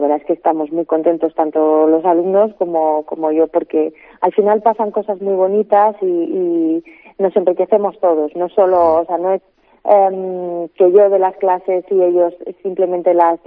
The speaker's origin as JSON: {"language": "Spanish", "town": "Matabuena", "region": "Community of Madrid", "country": "Spain", "tie": "born or raised there", "said": "yo soy natural de Matabuena."}